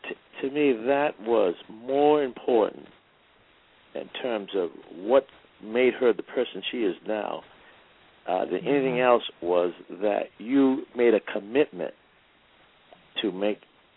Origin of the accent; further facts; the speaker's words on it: Boston, Massachusetts, United States; I'm from Massachusetts. I'm from Boston.